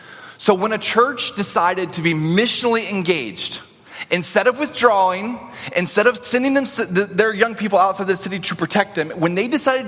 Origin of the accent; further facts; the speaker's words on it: United States; I, as an American, can go to a place and begin working, sure.